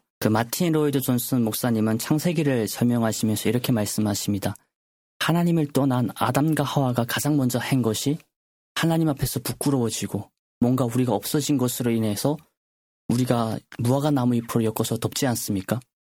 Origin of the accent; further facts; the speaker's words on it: North Korea; now in South Korea; 우리 고향에 계시는 북조선 성도님들